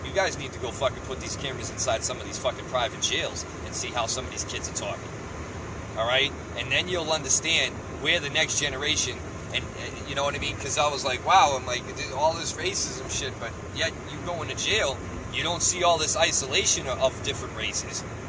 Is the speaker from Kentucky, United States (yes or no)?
no; Boston, Massachusetts, United States; I was from Boston, so, I never really talked, I talked like